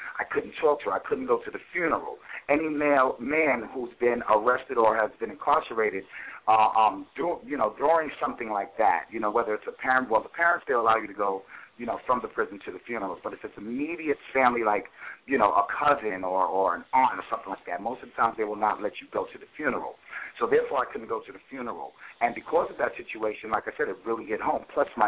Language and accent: English; Bronx, New York, United States; In our community, you know, from the BX, I'm originally from the Bronx, stand up BX